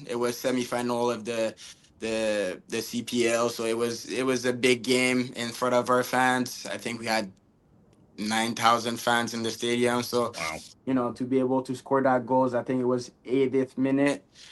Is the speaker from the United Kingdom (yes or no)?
no; Canada; I was born in Canada, grew up in Canada, played my whole life in Canada.